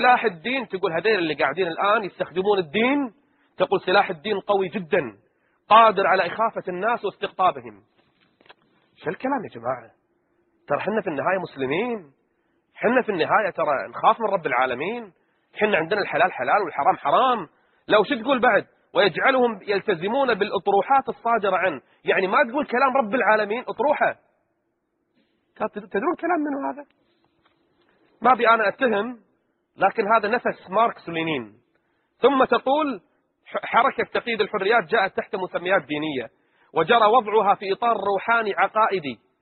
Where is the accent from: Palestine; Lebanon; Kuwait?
Kuwait; عندنا بالكويت.